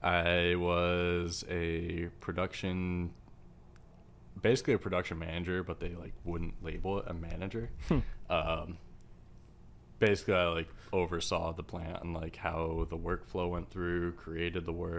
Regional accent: New Jersey, United States; I grew up in New Jersey my whole life, and shit just got really hard out there.

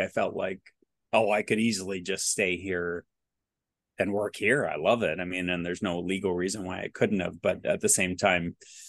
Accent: Canada; And I have dual citizenship, so I did have a British passport. My parents are English, although I was born in Canada.

